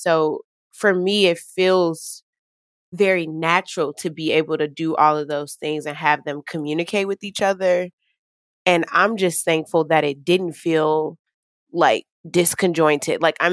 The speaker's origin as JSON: {"language": "English", "region": "Illinois", "country": "United States", "tie": "born or raised there", "said": "like I grew up on the South Side."}